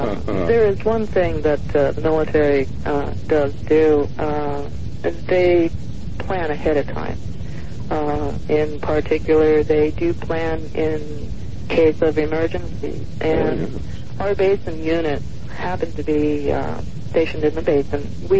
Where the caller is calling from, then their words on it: Phoenix, Arizona, United States; I'm calling from Phoenix, Arizona.